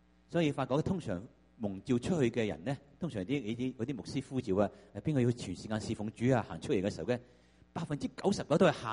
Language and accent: Chinese; Hong Kong; now in Canada; 我不是温哥华人来的，就是 我是香港人。虽然我是香港人，但是我也都是在加拿大一段很长的时间，对我来说可能是一个老华侨来的，就是 我是1974年已经移民了加拿大